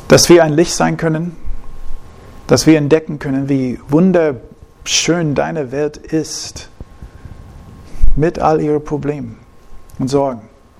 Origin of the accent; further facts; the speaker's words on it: United States; German is a second language; In den USA, wo ich herkomme